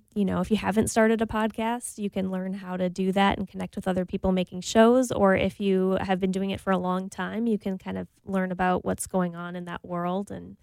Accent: St. Louis Park, Minnesota, United States; Yeah, I grew up in St. Louis Park.

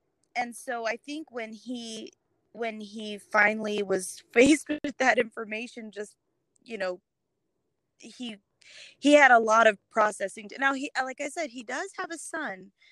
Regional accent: Alaska, United States; We like I said, I grew up in Alaska. So, I pretty much grew up outside. I was very much a tomboy.

